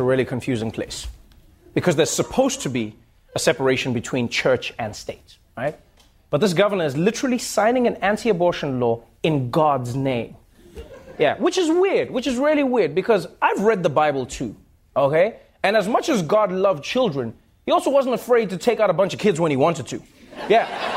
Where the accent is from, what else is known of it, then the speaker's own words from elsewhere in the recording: South Africa; some news coming out of my home country, South Africa.